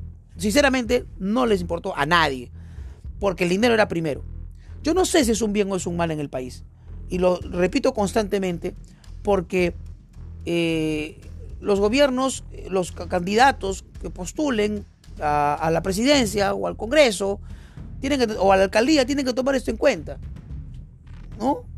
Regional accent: Peru; Y en nombre de ese pragmatismo, como peruanos, olvidamos que hay un pequeño sector de peruanos maltratados

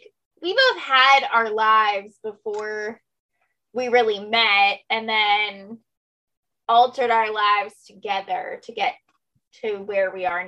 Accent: Windsor, Ontario, Canada; So pretty much American Thanksgiving just in Canada.

